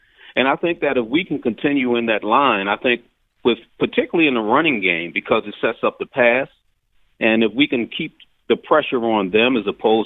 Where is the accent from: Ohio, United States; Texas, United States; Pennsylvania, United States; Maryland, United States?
Pennsylvania, United States; Philadelphia; since I'm a Philadelphian born and raised, is we've always been kind of typecast as, you know, the blue-collar, underachieving type of city.